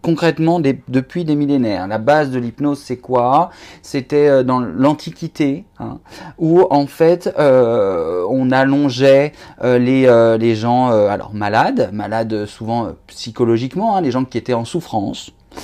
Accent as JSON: {"language": "French", "town": "La Clusaz", "region": "Auvergne-Rhône-Alpes", "country": "France", "tie": "born or raised there", "said": "Au départ, je viens de la montagne. Je suis né en Haute-Savoie, à la Clusaz. Et donc, j'ai grandi et j'ai fait vraiment jusqu'à 34 ans là-bas."}